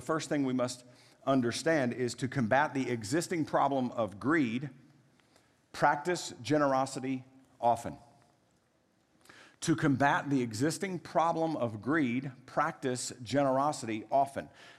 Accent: Waco, Texas, United States; I grew up in Waco

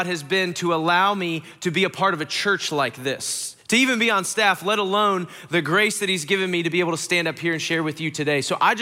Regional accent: Ohio, United States; So I grew up in Ohio, which is not close to here. Very cold, very corny.

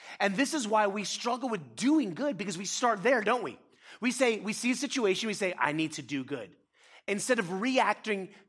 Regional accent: Florida, United States; I'm from Florida. You should have told me that. We can grow anything without even trying.

